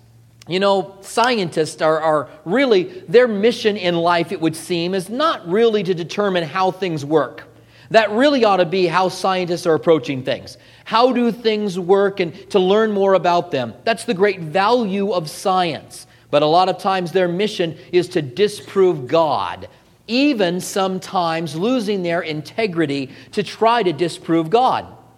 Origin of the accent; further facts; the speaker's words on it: Albuquerque, New Mexico, United States; That's what I did growing up in Albuquerque. We had a sidewalk out in front of our house.